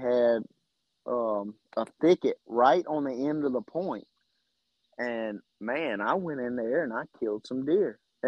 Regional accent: Jacksonville, Florida, United States; born there; That's where I was actually born. I was born in Jacksonville.

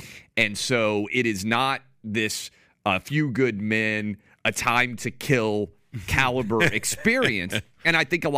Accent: Nashville, Tennessee, United States; also born or lived in U.S. Virgin Islands; I grew up in Nashville, went to George Washington in D.C., went to Vanderbilt Law School, graduated, moved to the Caribbean.

